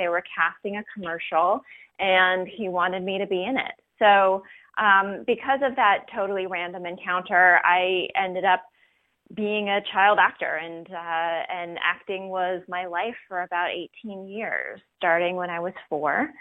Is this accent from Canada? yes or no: yes; Ontario, Canada; born there; I'm Canadian. Let's start there. I was born outside of Toronto.